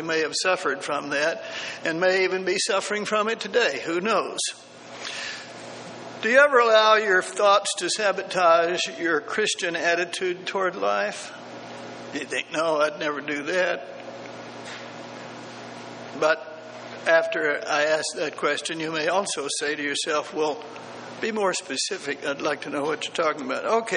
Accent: Texas, United States; I grew up in Texas harvesting things in the cotton field

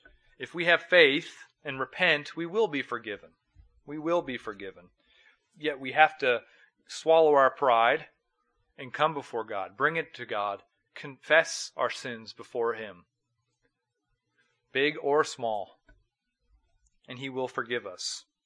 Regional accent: North Dakota, United States; And I come from North Dakota, and where self-reliance is certainly applauded.

